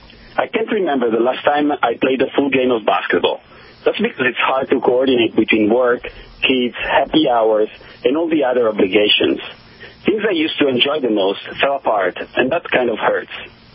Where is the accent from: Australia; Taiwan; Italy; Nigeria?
Italy; accent: Italian; English is a second language; moved away as an adult; Yes, as you can hear from the accent, I'm from Italy, sono italiano.